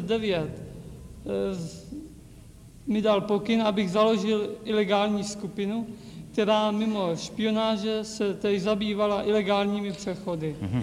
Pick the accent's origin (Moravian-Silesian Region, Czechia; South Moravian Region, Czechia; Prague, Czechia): Prague, Czechia; born there